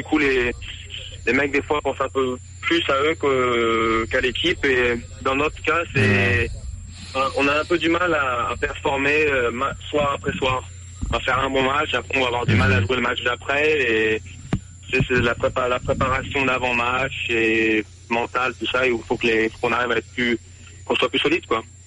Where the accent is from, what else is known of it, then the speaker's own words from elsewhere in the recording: France; En tant que Français ici, c'est assez marrant.